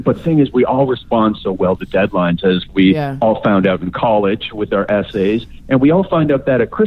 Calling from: Ontario, Canada; I'm near Toronto, Canada, actually.

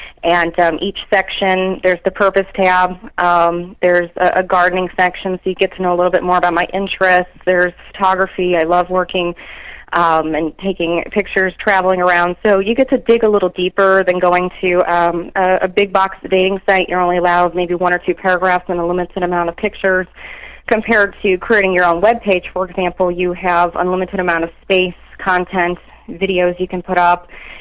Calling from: St. Louis, Missouri, United States; St. Louis.

